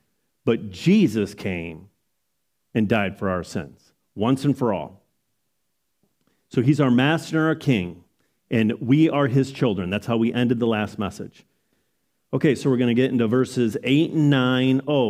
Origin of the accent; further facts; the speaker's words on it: United States; I'm an American, and therefore I'm a Christian.